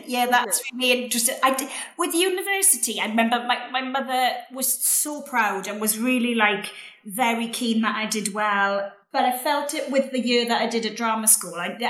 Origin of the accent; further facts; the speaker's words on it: Wales, United Kingdom; accent: Welsh; they used to get me to go in early for extra lessons to sort out my Welsh vowels.